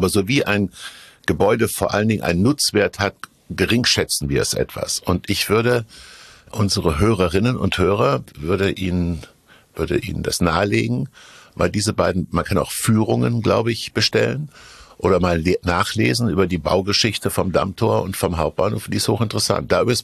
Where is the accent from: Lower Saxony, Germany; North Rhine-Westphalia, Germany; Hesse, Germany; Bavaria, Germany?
Hesse, Germany; Weil das habe ich mir als Hesse auch angewöhnt, dass ich zu jeder Tageszeit Moin sage.